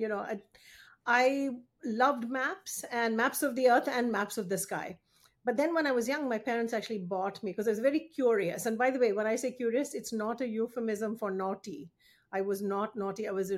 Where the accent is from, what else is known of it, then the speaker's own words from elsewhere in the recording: Delhi, India; also born or lived in Coimbatore / Chennai; And I was born in Coimbatore, which is where my mother's family is from. But then we moved rapidly to Chennai and then to Delhi